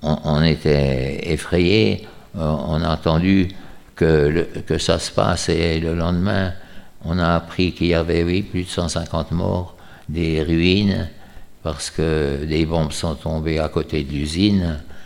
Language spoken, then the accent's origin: French; Hérimoncourt, Bourgogne-Franche-Comté, France; en pleine nuit, on a entendu les sirènes, on a filé dans les bois au-dessus de chez nous, à Hérimoncourt, pour se mettre à l'abri